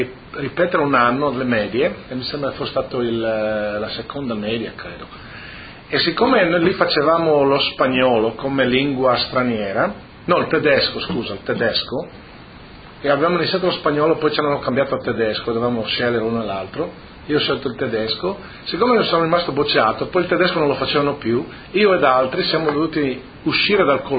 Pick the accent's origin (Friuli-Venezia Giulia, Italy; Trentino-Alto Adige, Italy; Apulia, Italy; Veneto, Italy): Friuli-Venezia Giulia, Italy; Casarsa della Delizia; sempre un piccolo paesino di campagna. E, niente, io abitavo proprio di fronte alle caserme. Dunque al mio paese ci sono due caserme